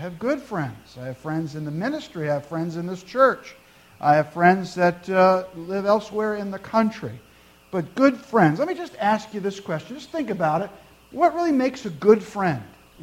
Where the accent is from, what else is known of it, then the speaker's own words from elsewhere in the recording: New Jersey, United States; moved away; It's like I moved here from New Jersey, I don't know how many years ago, a long time ago, and grew up just outside of New York City, grew up in a nice town, enjoyed my experience there growing up